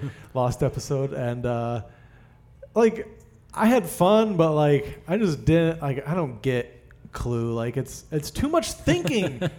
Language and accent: English; New Delhi, Delhi, India; I am from New Delhi.